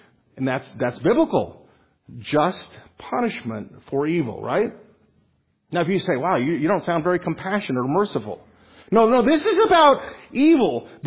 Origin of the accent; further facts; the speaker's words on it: Las Vegas, Nevada, United States; I'll tell you a little story about my hometown, Las Vegas.